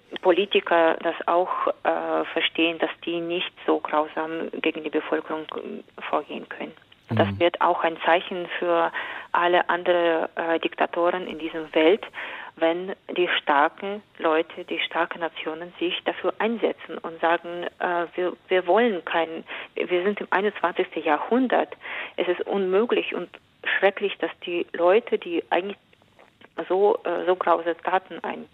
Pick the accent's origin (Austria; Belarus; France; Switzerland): Belarus; moved away as an adult; now in Germany; Ich komme aus Weißrussland. Ich habe da 22 Jahre lang gewohnt und jetzt seit 16 Jahren wohne ich in Deutschland, ja.